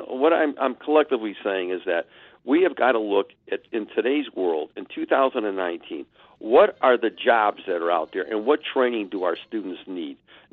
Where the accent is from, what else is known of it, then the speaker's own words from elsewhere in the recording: Ohio, United States; So that's my roots right there. And born in Glenville, raised in the Collinwood community.